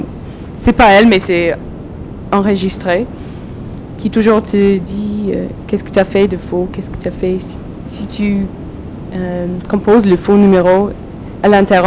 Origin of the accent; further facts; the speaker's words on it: England, United Kingdom; French is a second language; Pendant que chez nous en Angleterre, c'est les antiquités qui sont plus respectées.